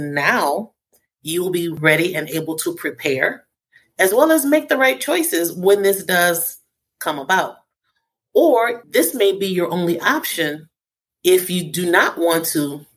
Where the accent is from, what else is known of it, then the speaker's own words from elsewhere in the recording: New Orleans, Louisiana, United States; I'm from New Orleans. So my whole life, when the weatherman said a hurricane is coming, guess what we did? We hightailed it out of there.